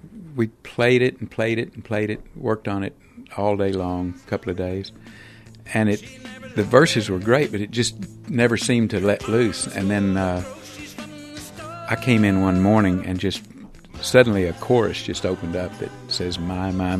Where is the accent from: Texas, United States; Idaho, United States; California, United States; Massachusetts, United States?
Texas, United States; Lubbock; It was mainly for me, probably growing up in Lubbock had a lot to do with it